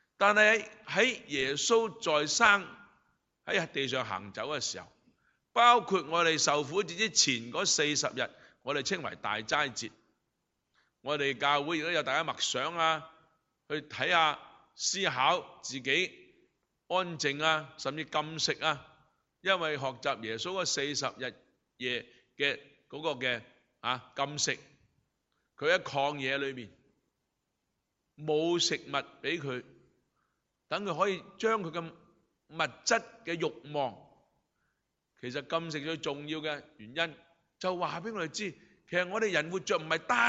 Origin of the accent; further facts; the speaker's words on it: China; 是我们中国很喜欢讲仁义道德